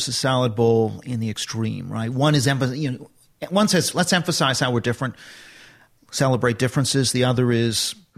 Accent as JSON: {"language": "English", "town": "Vancouver", "region": "British Columbia", "country": "Canada", "lives_now": "London, United Kingdom", "said": "I'm not far from Portland, up in Vancouver, so yeah."}